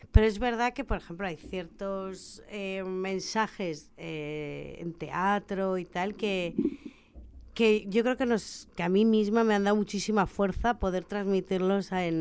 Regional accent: Andalusia, Spain; Entonces, que me lo den en mi tierra, pues siempre hace una especial ilusión

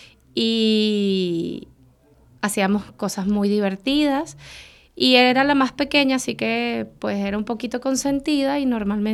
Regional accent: Venezuela; Era un piso muy grande, el último piso de un edificio de 11 pisos, que aquí casi no se ven, en Venezuela, y tenía 5 habitaciones, 3 baños, 2 salas, era muy grande. La verdad, ahí crecí con mi papá y mi mamá y mis tres hermanos, sí.

